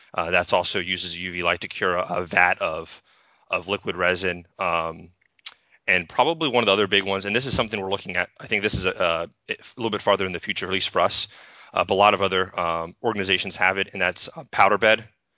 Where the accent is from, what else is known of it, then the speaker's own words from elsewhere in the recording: Virginia Beach, Virginia, United States; Yes, I'm from Virginia Beach. It's where I currently work at CDSA Damnnik.